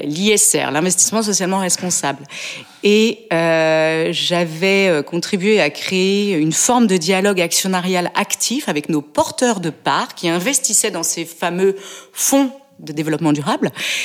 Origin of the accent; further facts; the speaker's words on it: Bourgogne-Franche-Comté, France; born there; Je suis provinciale. Les Parisiens vous diront, elle est provinciale. Je suis née en Bourgogne.